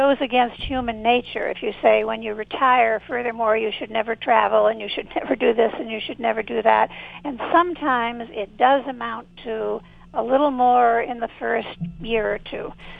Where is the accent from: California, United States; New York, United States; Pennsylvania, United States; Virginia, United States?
New York, United States; I'm a New Yorker, so I'm mm-hmm. thinking about it that way.